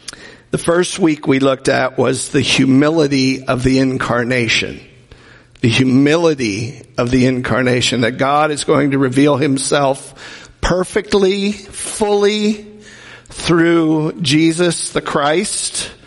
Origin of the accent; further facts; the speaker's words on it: the North, United States; I'm a Northerner, always have been a Northerner, but I like y'all.